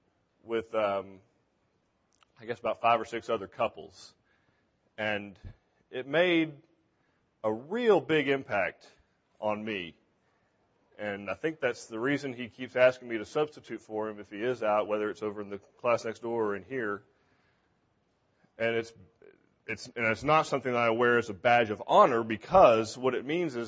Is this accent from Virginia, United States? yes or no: no; Montgomery, Texas, United States; now in Magnolia, United States; I'm originally from Montgomery, Texas.